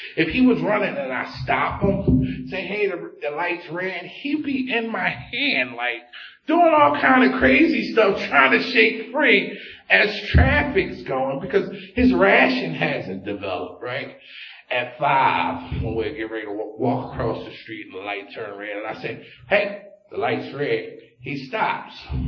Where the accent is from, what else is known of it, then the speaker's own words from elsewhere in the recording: Philadelphia, Pennsylvania, United States; where I'm from North Philly. And, like, guys are not talking about spirituality on the corner of 23rd and Burks.